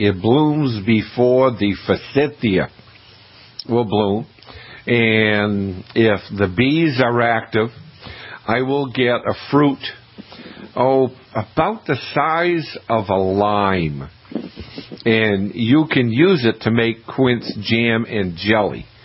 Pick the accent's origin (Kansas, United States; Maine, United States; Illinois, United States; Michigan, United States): Maine, United States; Growing up in Maine, we had chestnut trees right on the street in front of my house.